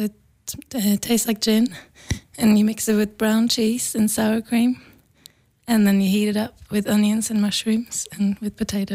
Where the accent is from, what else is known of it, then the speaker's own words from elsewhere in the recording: Norway; English is a second language; moved away as an adult; now in London, United Kingdom; I used to study music in Liverpool 5 years ago, and I moved back to Norway after that. But then I just missed England and my friends there